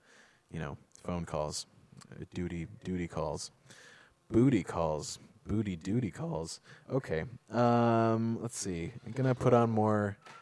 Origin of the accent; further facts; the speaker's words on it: Minneapolis, Minnesota, United States; which is from a … cover compilation of Minneapolis artists, which is my hometown.